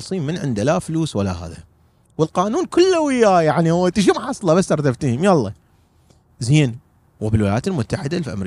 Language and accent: Arabic; Iraq; ودمر بلدي العراق